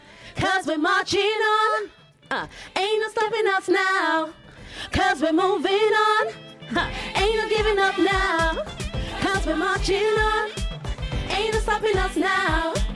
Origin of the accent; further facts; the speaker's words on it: Nigeria; It doesn't matter where in the world you are, we are Nigerian.